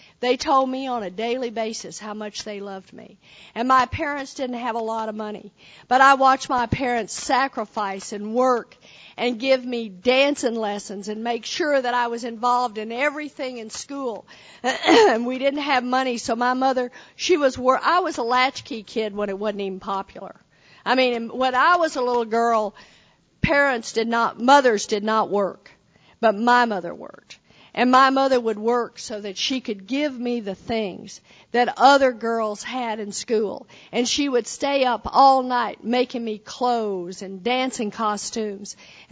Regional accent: Texas, United States; I am Southern, born and raised. I grew up in Texas.

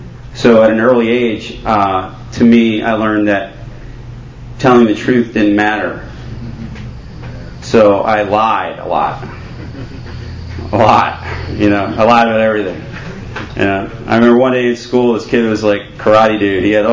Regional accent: Pennsylvania, United States; I was born outside of Philly. I don't know if you can tell if I still have my accent or not, but I grew up right outside of Philly.

